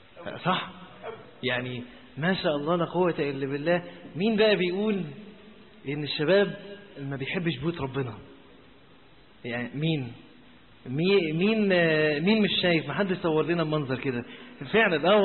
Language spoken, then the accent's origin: Arabic; Alexandria, Alexandria Governorate, Egypt; بالذات ان انا اسكندراني، فاسكندرية انتوا عارفين كلها يعني اوضتين وصالة